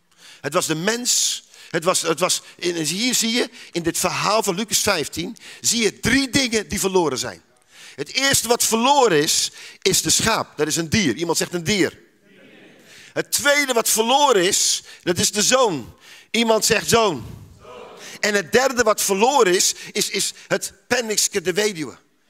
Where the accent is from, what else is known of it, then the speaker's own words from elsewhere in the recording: Zuidbroek, Groningen, Netherlands; een boer laat echt niet, en gelooft u mij, ik kom uit Zuidbroek, gelooft u mij, een boer doet dat niet. Niet in Groningen, niet in Friesland en niet in Drenthe.